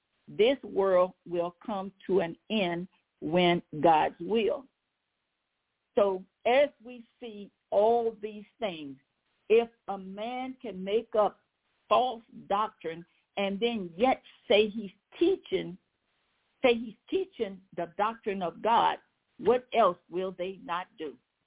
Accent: Louisiana, United States; Because I'm from Louisiana. We have more of Catholics here, and we've been doing this all our life.

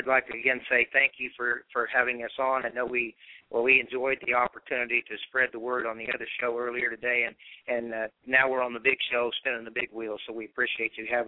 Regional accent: United States; Well, it's actually German, but I am truly an American and proud of that heritage.

